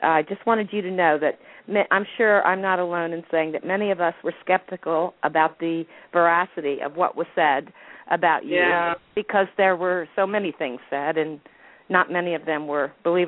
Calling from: Maryland, United States; I'm calling from the Maryland suburbs of Washington, D.C.

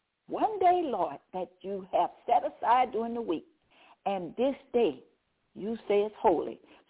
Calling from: Baton Rouge, Louisiana, United States; I'm calling from Baton Rouge, Louisiana.

